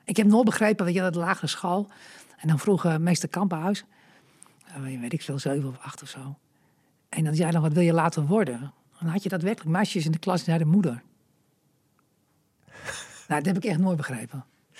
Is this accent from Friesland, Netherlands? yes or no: no; Groningen, Netherlands; born there; Ik ben natuurlijk een meisje van het Hoge Land. Hè, want ik ben geboren in Westerhemden.